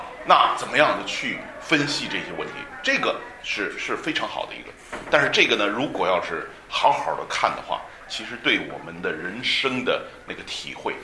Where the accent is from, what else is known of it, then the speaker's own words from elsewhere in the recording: China; 我也是中国人，所以我也懂得这个道理啊。